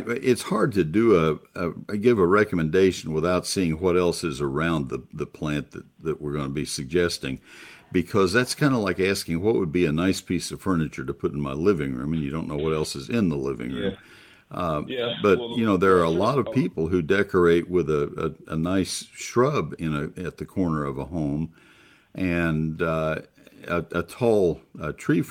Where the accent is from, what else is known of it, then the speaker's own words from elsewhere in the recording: College Station, Texas, United States; also born or lived in Ohio; I grew up in College Station and spent 7 years in Ohio, and Burning Bush Euonymus was very popular there